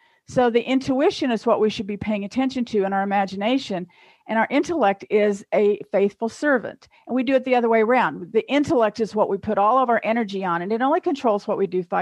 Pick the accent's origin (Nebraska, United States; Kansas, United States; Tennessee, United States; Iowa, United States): Kansas, United States; I'm from Kansas.